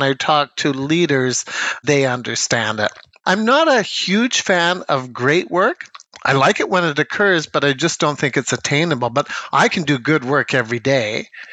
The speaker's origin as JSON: {"language": "English", "region": "the Prairies", "country": "Canada", "said": "It's prairie-like. I'm from the Canadian prairies."}